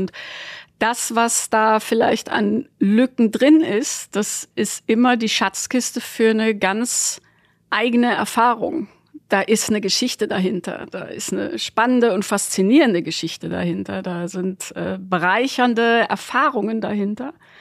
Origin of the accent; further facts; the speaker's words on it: Bonn, North Rhine-Westphalia, Germany; Ich komme halt ursprünglich aus Deutschland, bin gebürtig aus Bonn